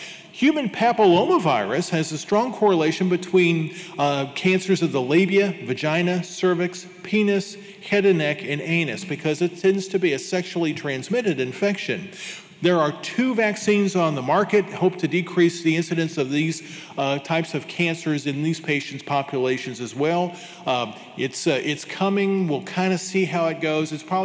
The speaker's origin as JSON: {"language": "English", "town": "Kansas City", "region": "Missouri", "country": "United States", "said": "You know, I'm from Kansas City, where it's barbecue and steak on every street corner, and this really hits close to home."}